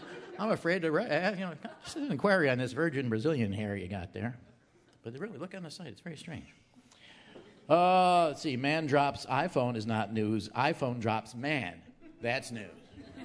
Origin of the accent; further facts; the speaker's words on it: Milwaukee, Wisconsin, United States; This beer thing has got me down. I'm from Milwaukee. Give me a break.